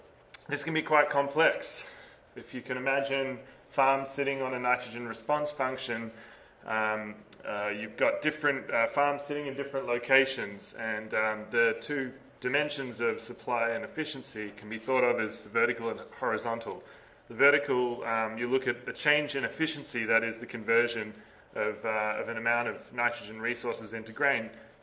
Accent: Australia; I come from Australia

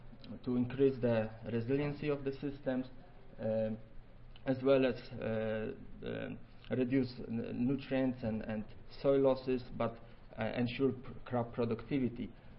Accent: Poland; accent: Polish; English is a second language; now in Madison, United States; And I will be presenting to you today, you know, with the beautiful Polish accent.

